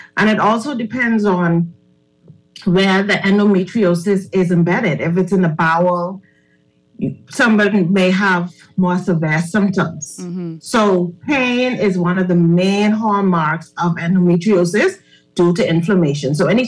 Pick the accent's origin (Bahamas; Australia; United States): Bahamas; Fox Hill, New Providence; I am from Fox Hill. I hail from the Fox Hill community.